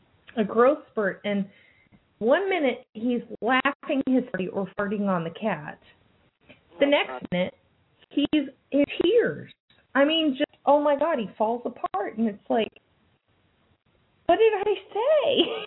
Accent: California, United States; also born or lived in New Jersey; Because, I mean, originally I was born in New Jersey. I grew up in California.

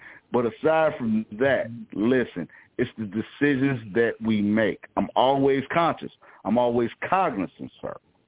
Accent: Chicago, Illinois, United States; And I'm from Chicago originally.

